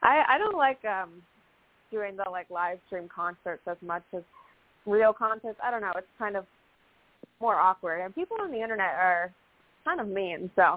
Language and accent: English; California, United States; born there; It's not that I'm from Tennessee that I'd have it, but I was born in Southern California